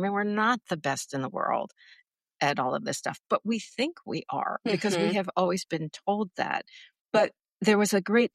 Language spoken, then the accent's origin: English; New York, United States; You know, I guess because I'm from New York, I guess also because I was raised Jewish